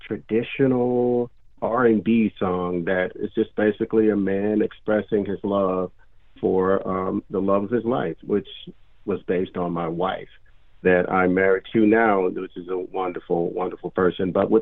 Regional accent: Mississippi, United States; Well, I was born in the Mississippi Delta. So as you can imagine, that's where the R&B

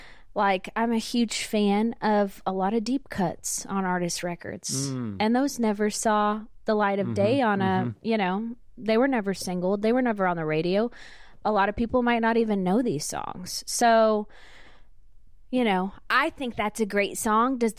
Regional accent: Placerville, California, United States; I'm from Placerville, California, which is Northern California, a town pretty much directly between Sacramento and Tahoe.

